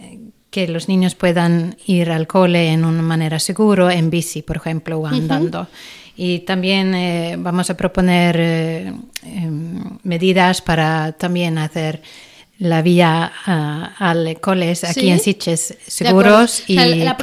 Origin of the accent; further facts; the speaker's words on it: Sweden; Spanish is a second language; now in Catalonia, Spain; yo soy sueca